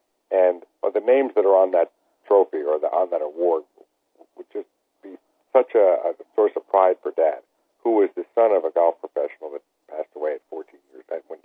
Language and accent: English; New York, United States; Those are all our dad's friends, and we grew up in New York, so his friends included Mickey Mantle and Frank Gifford, but also Nicklaus and Palmer and all those guys.